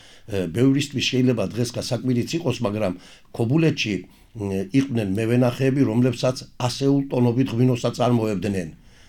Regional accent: Adjara, Georgia; ვარ მევენახეობის ზონიდან, იქ დავიბადე, იქ გავიზარდე გედაში, ასე რომ ამ თემაზე დღეს სასიხარულო ჩემთვისაც ეხლა გამოსულა. რაც შეეხება მევენახეობას ჩვენს რეგიონში

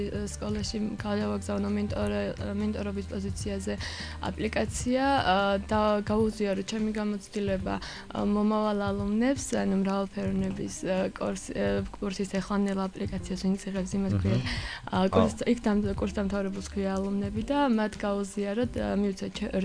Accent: Batumi, Adjara, Georgia; მაგრამ რახან ბათუმელი ვარ, ცოტა შოვინისტური აზროვნებით ვიხემძღვანელებ

